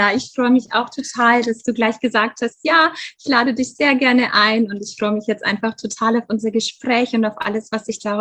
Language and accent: German; Germany; Und ja, ich lebe in Bayern. Ich bin in Deutschland auch aufgewachsen, bin aber tatsächlich Halbamerikanerin. Also das heißt, ich bin deutsch-amerikanische Adoptierte.